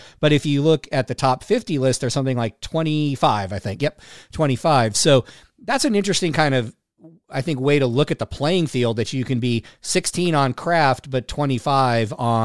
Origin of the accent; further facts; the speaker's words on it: California, United States; I grew up in the Bay Area.